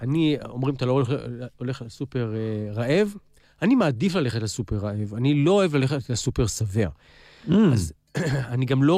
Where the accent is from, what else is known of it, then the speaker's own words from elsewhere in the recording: Jerusalem, Jerusalem District, Israel; כילד בירושלים היו לי 13 צבים, שבסוף פוזרו בשדות